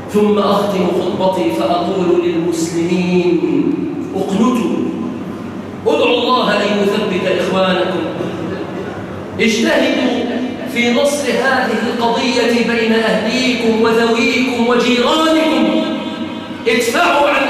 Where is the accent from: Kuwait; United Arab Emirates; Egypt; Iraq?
Egypt; اللهم احفظ بلادنا مصر